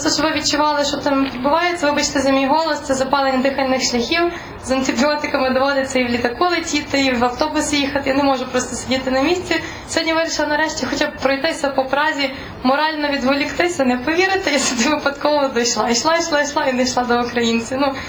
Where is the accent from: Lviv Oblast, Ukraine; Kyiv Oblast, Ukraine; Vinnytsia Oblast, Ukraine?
Lviv Oblast, Ukraine; Lviv; Я зі Львова приїхала до вас зараз чи з Києва, через Львів, але не заходячи, не заїжджаючи додому